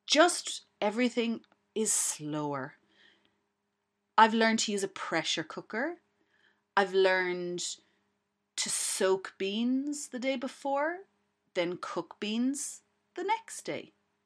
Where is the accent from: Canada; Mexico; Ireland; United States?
Ireland; I'm Irish after all, and we know our potatoes, and we know how to grow potatoes.